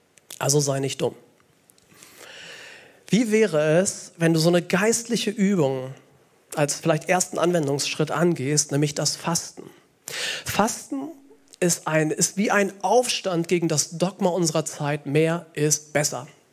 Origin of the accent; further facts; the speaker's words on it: Hamburg, Germany; Und wir als Hamburger